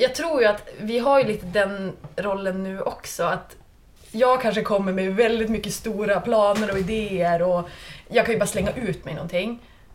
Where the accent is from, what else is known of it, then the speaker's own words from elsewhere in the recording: Röbäck, Västerbotten County, Sweden; jag sprang ju många gånger i Röbäcksskogen, alltså där vi är uppvuxna då, där även Per Elofsson bor.